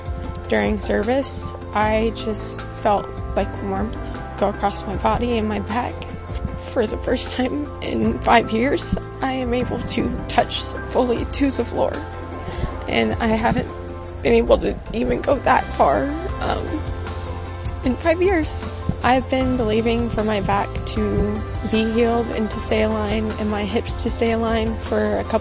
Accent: Omaha, Arkansas, United States; I'm from Omaha, Arkansas.

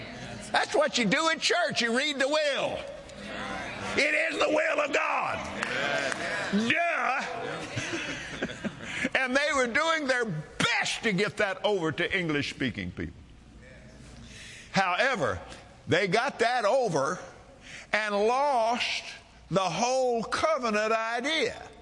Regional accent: United States; Now, I'm Native American.

